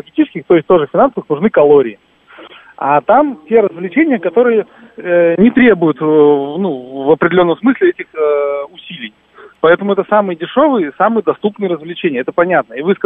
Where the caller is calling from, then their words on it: Moscow, Russia; Добрый день, я из Москвы.